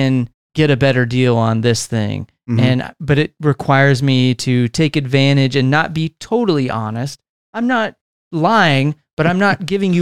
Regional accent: United States; I think I'm so programmed as an American to be like anti-communist.

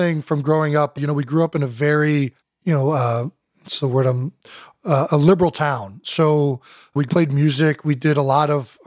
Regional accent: Cleveland Heights, Ohio, United States; So we're from Cleveland Heights.

